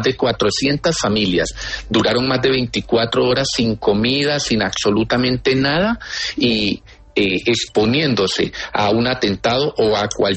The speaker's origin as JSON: {"language": "Spanish", "country": "Colombia", "said": "Somos muchos los colombianos que hoy estamos indignados"}